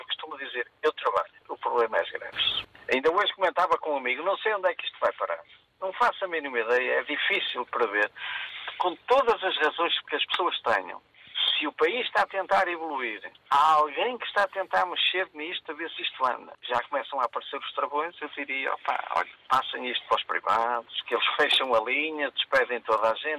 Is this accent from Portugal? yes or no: yes; Porto, Portugal; now in Maia, Portugal; eu sou do Porto, ou seja, vivo na Maia, mas tenho um apartamento alugado aqui em Vila Nova Foscoa